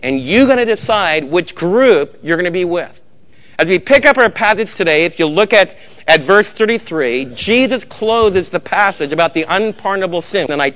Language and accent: English; New York, United States; I was raised in New York where even mafia gangsters would say